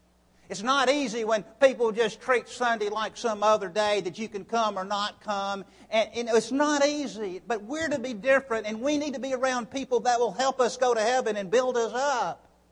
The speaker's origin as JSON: {"language": "English", "region": "New York", "country": "United States", "said": "And they would come up to me and they would say, well, you're not from here, are you? Now, here's my answer I gave them. I go, no, I'm not. I'm from New York."}